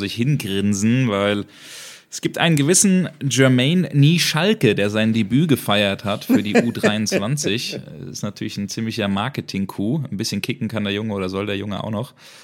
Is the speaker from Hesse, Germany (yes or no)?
yes; Hesse, Germany; Ich komme ja aus Hessen